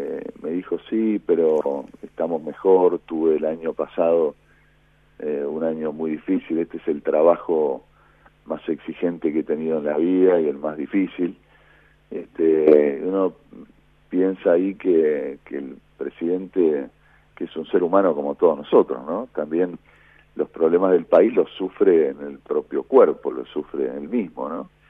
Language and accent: Spanish; Argentina; De 40 y pico, como somos los argentinos.